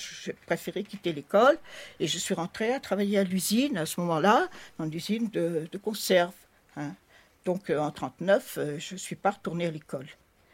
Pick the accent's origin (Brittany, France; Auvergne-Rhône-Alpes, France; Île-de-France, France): Brittany, France; Oui, je suis bretonne, oui.